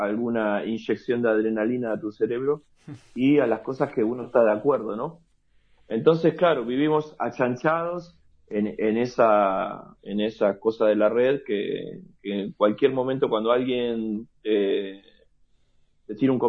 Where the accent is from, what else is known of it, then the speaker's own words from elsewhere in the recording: La Matanza, Buenos Aires Province, Argentina; La Matanza, de donde yo vengo, La Matanza queda en los suburbios de Buenos Aires